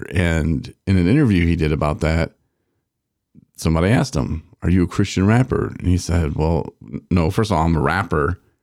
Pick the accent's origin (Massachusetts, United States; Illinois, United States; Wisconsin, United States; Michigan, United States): Michigan, United States; I'm like, well, I'm from Michigan.